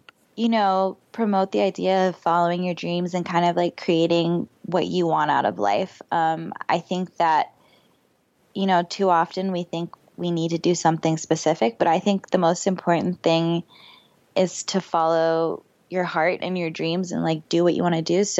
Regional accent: Florida, United States; which I didn't get to do because I grew up in Florida.

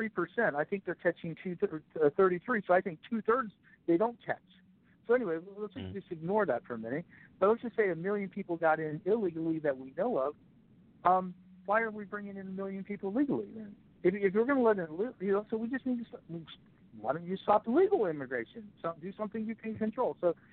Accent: Florida, United States; They're not as close as they are in my home state, Florida.

